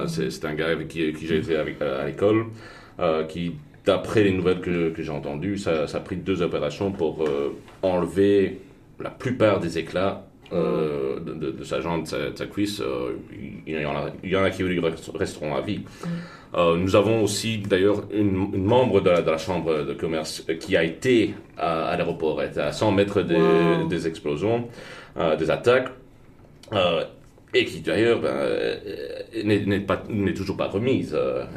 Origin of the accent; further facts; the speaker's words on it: Brussels, Belgium; Je suis de Bruxelles, j'ai de la famille qui habite Bruxelles.